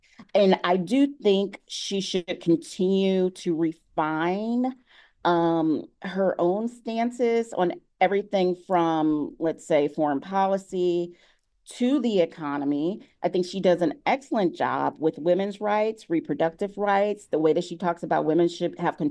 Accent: Ohio, United States; We know that when President Obama won, let's say in Ohio, that's my home state

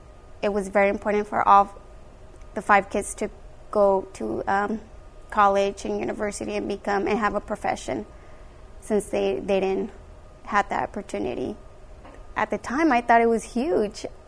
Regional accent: Gaston, Arizona, United States; I grew up in Gaston, Arizona, so it's really a small community.

